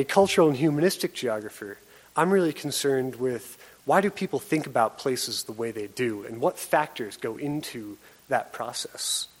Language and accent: English; New York, United States; now in Kansas, United States; I grew up in New York. I thought I was going west when I moved to Kansas.